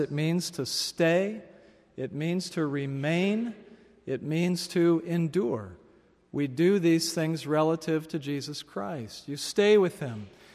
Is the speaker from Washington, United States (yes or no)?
yes; Seattle, Washington, United States; When I travel now, people find out I'm from Seattle